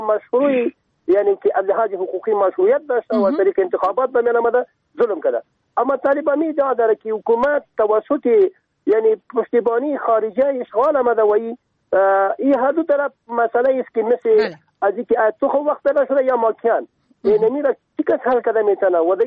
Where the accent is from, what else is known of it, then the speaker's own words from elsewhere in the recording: Afghanistan; به عنوان یک افغانی